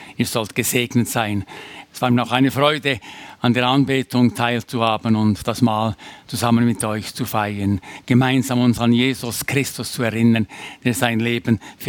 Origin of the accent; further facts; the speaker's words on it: Bern, Switzerland; Es ist ein Stück ein Heimspiel hier als Berner Oberländer im Wallis zu sein.